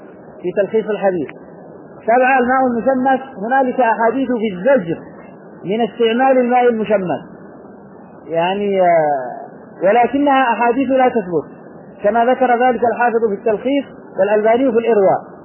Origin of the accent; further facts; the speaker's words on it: Yemen; عندنا في اليمن أيضا توجد سخانات شمسية،